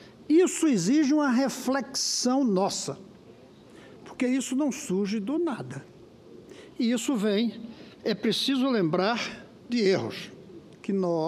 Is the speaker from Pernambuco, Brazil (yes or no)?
yes; Pernambuco, Brazil; accent: Pernambucan; abriu mão de meu sotaque pernambucano